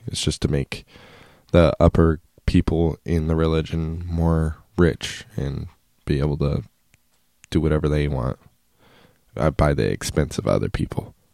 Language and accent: English; Utah, United States; I grew up in Utah, and the Mormon church is very manipulative in every way